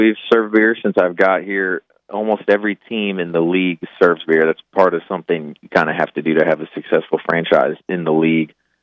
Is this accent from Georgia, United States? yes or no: yes; Georgia, United States; I'm from Georgia, but, you know, you're right.